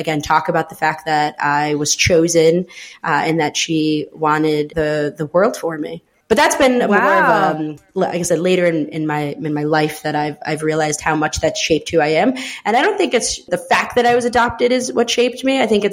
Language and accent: English; New York, United States; also born or lived in El Salvador; So I was born in El Salvador, which is in Central America. growing up in upstate New York, nobody ever knew what El Salvador was.